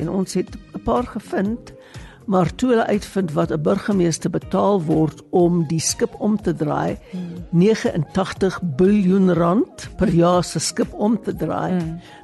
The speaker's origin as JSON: {"language": "Afrikaans", "town": "Johannesburg", "region": "Gauteng", "country": "South Africa", "tie": "born or raised there", "lives_now": "Cape Town, South Africa", "said": "Johannesburg is my tuisdorp. Ek het daar groot geword, ek is daar gebore, groot geword. Skool gegaan, universiteit gegaan, gaan werk daar vir die eerste keer. Ek het net Kaap toe getrek omdat ek met iemand getroud was wat in Kaapstad werk."}